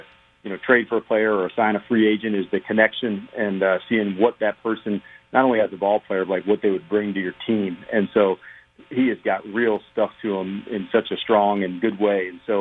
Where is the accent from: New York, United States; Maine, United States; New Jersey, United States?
New Jersey, United States; And I can remember, you know, for me, I growing up in New Jersey and, you know, going over to Fairleigh Dickinson to be the Giants